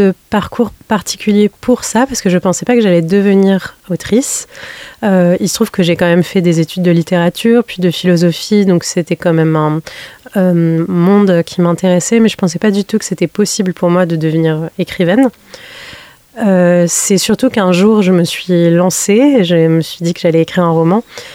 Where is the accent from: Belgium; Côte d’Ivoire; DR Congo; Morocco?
Morocco; now in France; J'ai grandi au Maroc. Je suis marocaine de mes deux parents et ça a été une grande découverte pour moi de m'installer en France.